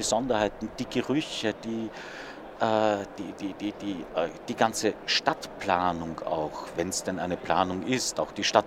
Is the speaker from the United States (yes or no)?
no; Vienna, Austria; ich bin in Wien geboren, ich bin aufgewachsen in Wien, ich bin zur Schule gegangen in Wien, ich habe hier studiert und ich arbeite hier.